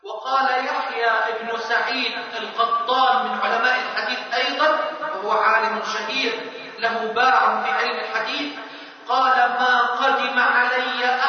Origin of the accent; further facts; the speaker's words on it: Egypt; عندنا في مصر، في مصر هنا